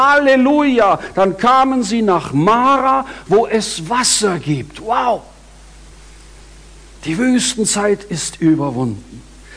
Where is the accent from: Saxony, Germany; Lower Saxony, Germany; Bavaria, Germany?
Bavaria, Germany; also born or lived in Stuttgart, Germany; Aber ich wollte unbedingt zurück in meine Heimat. Ich komme aus dem Allgäu, ich weiß nicht, wer schon mal dort war.